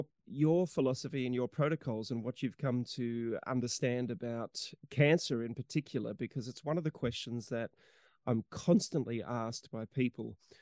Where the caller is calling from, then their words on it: New South Wales, Australia; I'm in far north New South Wales in Australia, and we're fortunate enough to have a beautiful freshwater creek running through our property